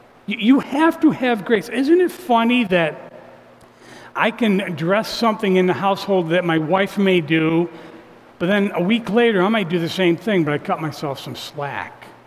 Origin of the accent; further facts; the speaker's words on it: Morrisville, New York, United States; like from where I live, I grew up in Morrisville, New York, some things happen to me.